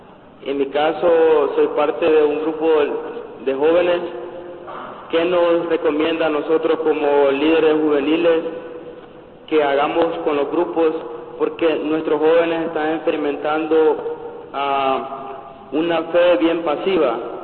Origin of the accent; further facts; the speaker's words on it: El Salvador; yo vengo de El Salvador